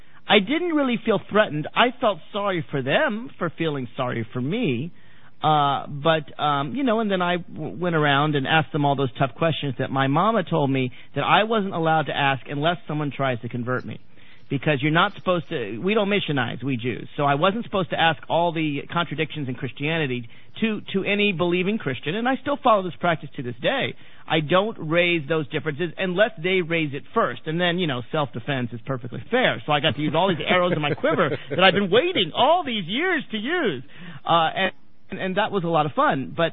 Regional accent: Nashville, Tennessee, United States; I should tell you, I grew up in Nashville, Tennessee.

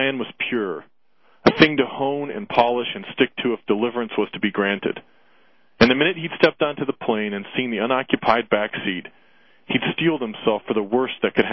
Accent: Cleveland, Ohio, United States; In Cleveland, outside of Cleveland, Ohio.

